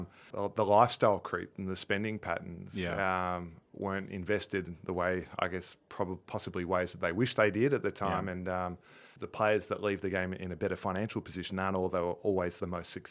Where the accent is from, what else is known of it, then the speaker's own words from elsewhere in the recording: Melbourne, Victoria, Australia; born there; I was born in Melbourne, Australia, and it's part of our culture down there.